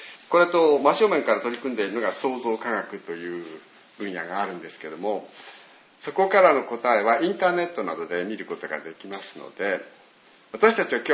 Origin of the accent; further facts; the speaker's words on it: Ichinoseki, Iwate, Japan; 実は私が生まれ育った岩手県一関市は洪水の町として有名なんだそうです